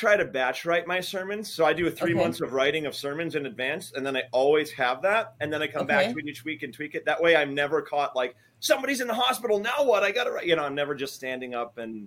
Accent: North Dakota, United States; I'm from North Dakota. I serve now in North Dakota.

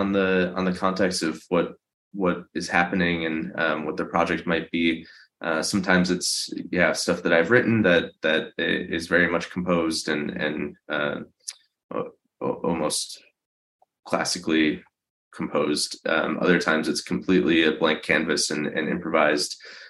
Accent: Madison, Wisconsin, United States; also born or lived in Minneapolis; I grew up in Madison and had recently been living in Minneapolis for the last 5 or 6 years, but just moved back in May back to Madison.

